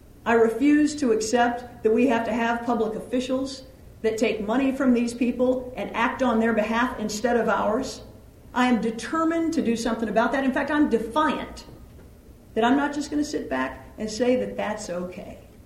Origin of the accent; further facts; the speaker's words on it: Rolla, Missouri, United States; my hometown of Rolla.